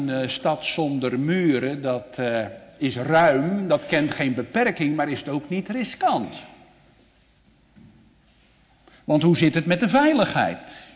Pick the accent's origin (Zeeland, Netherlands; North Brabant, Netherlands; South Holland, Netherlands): North Brabant, Netherlands; 's-Hertogenbosch; born there; Ik ben in Den Bosch geboren.